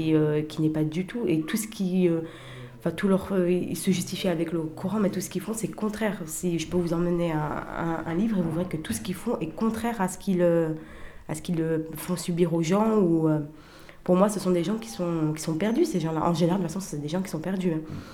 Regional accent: France; Oui, je viens d'Algérie. Bon, je suis née ici, j'ai grandi ici, mais d'origine algérienne.

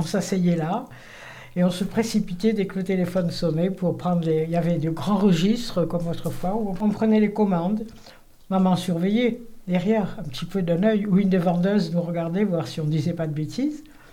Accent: Oran, Oran Province, Algeria; born there; Je suis née à Oran, en Algérie, avec des parents qui travaillaient beaucoup, qui avaient des pâtisseries.

